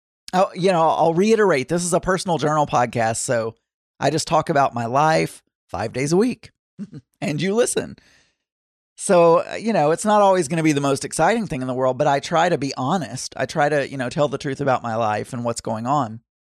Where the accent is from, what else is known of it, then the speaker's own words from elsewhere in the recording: Arkansas, United States; also born or lived in Dallas; Basically, I used to live in Dallas away from all my old friends and family that I grew up with in Arkansas.